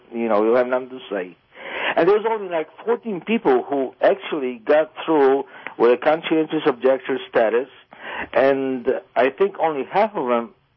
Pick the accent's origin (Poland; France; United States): Poland; English is a second language; I'm from Poland